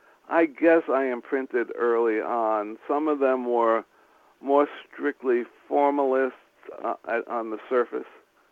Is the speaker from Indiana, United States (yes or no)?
no; New York, United States; I grew up in the Bronx, New York